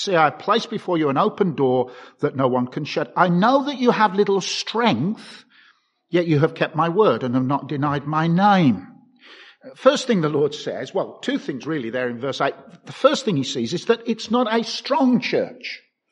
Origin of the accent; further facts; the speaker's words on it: Birmingham, West Midlands, United Kingdom; When I was growing up in Brum, we lived in a terraced house with a very long, narrow garden.